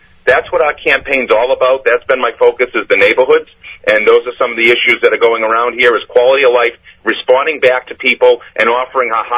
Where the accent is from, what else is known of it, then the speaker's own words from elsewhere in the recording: Lynn, Massachusetts, United States; You know, I was born and raised here in Lynn.